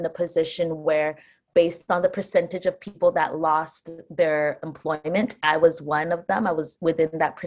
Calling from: Ajax, Ontario, Canada; So I'm tuning in from Ajax, Ontario.

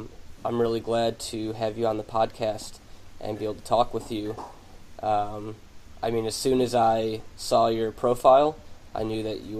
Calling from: Nagasaki, Japan; I'm in Nagasaki, Japan.

